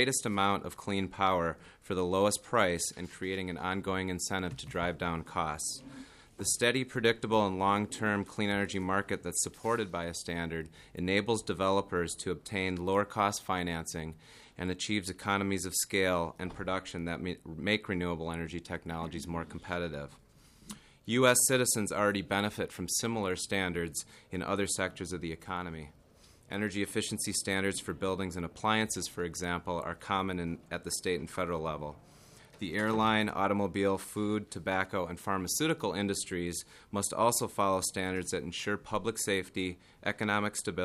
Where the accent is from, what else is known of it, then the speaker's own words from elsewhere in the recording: Edina, Minnesota, United States; now in Massachusetts, United States; While I currently live and work in Massachusetts, I'm a native of Minnesota. I grew up in Edina, and I went to college at Gustavus.